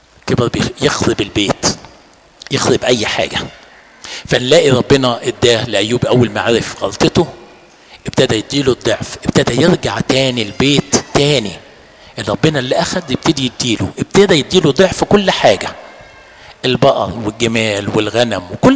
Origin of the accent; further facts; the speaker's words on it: Egypt; احنا كشعب مصري صعب قوي ان انا اقول اسف